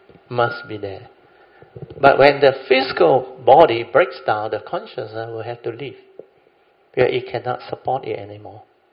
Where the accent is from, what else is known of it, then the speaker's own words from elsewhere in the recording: Malaysia; Let's say KL, CC, we are Malaysian.